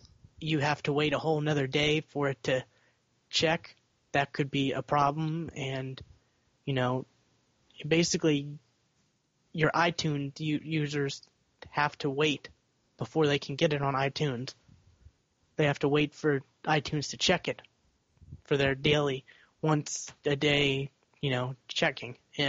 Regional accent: the South, United States; We're from the South, no.

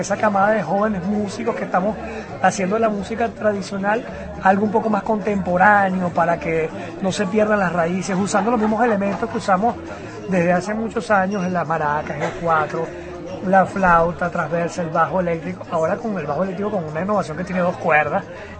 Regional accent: Venezuela; Ya es hora de que los venezolanos también podamos exportar nuestra música

